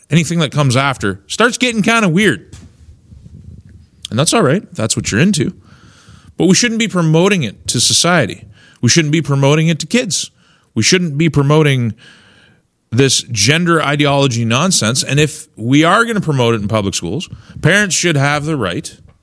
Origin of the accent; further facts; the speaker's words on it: Canada; the envy that I have as a Canadian parent